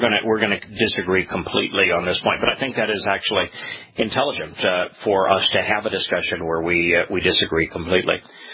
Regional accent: United States; because I am an American

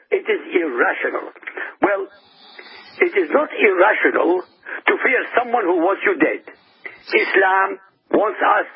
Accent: Iraq; But I come from Iraq.

